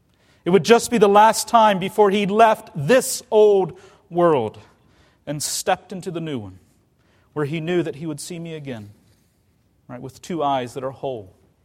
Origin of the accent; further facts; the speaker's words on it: Richmond, Virginia, United States; The last time I was in my hometown in Richmond, Virginia, when I was visiting my now 89-year-old grandfather.